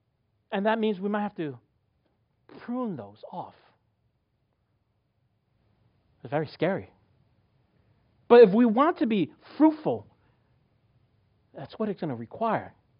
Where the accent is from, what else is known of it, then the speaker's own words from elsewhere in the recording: New York, United States; when I grew up in New York, I know there's a small window for me